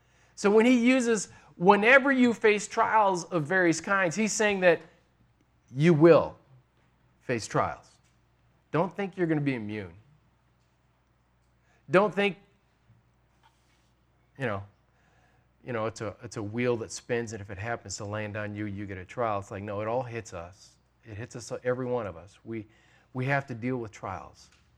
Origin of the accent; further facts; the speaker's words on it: Illinois, United States; now in Pennsylvania, United States; Now, this is fun because I'm not from around here. I'm not from Western PA. I'm from Illinois.